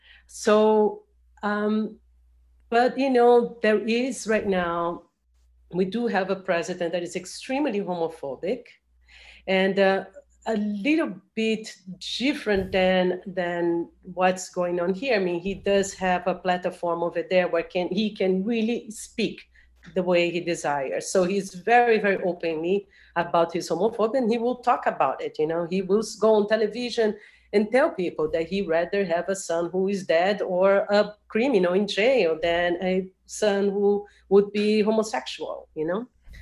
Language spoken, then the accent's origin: English; Brazil; English is a second language; which is something that also came from my background growing up in Brazil.